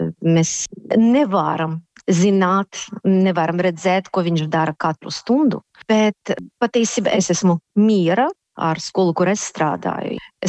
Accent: Russia; moved away as an adult; now in Latvia; kā es esmu opozicionāre, es aizbraucu no Krievijas politiskiem iemesliem dēļ, tāpēc, ka es negribēju un nevarēju dzīvot valsti, kur jau tajos laikos nebija vārda brīvība.

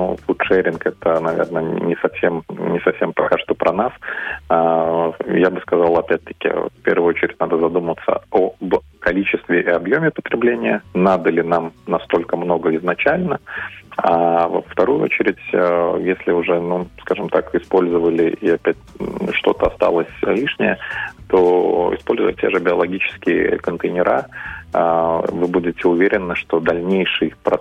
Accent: Latgale, Latvia; я родился и вырос в Латгалии

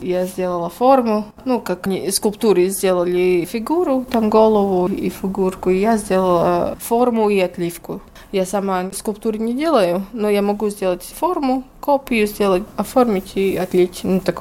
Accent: Sigulda, Sigulda Municipality, Latvia; В Сигульде. Я родилась и всю жизнь жила в Сигульде.

